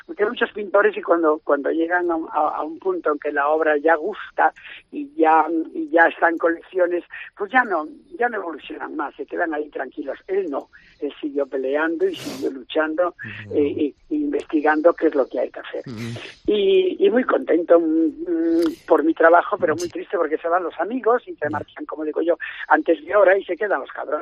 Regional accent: Galicia, Spain; born there; yo nací en Galicia como detalle.

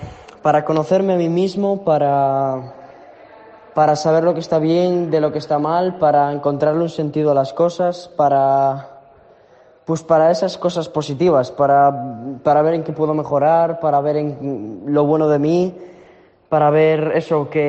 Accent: Ponteareas, Galicia, Spain; tengo 15 años y soy de Pontareas.

